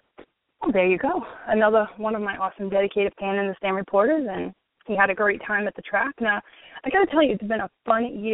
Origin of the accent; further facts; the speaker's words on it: New York City, New York, United States; just remember I'm from Brooklyn, and there's a whole different way that we deal with things and the way we settle things out there.